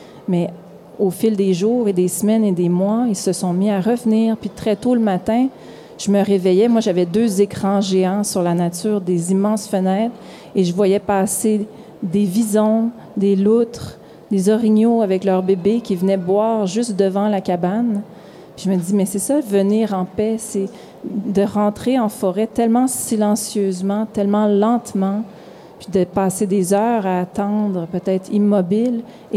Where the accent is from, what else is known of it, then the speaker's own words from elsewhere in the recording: Montreal, Quebec, Canada; Moi, j'ai grandi à Montréal avec des lampadaires partout